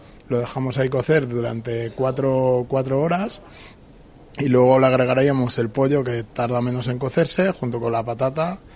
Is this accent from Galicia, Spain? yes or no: no; Alalpardo, Community of Madrid, Spain; Sí, del Alpardo, aquí nativo. Mi madre nació aquí, yo ya nací en La Paz, pero mi madre nació aquí. Bueno, ¿qué te voy a decir yo de mi pueblo, el mejor pueblo de Madrid?